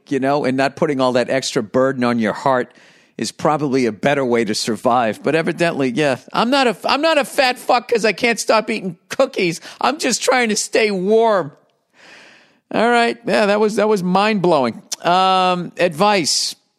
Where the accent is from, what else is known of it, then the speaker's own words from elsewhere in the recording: East Coast, United States; Well, I grew up on the East Coast and we had nor'easters.